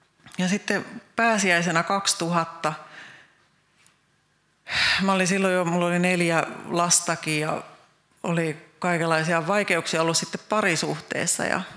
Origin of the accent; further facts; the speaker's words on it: Southern Ostrobothnia, Finland; also born or lived in Gothenburg, Sweden; ja olen Pohjanmaalta kotoisin, vaikka kävin Ruotsissa Göteborgissa syntymässä, mutta mun äiti on härmäläinen, oikein härmähäijy ja isänkin sukujuuret on Härmässä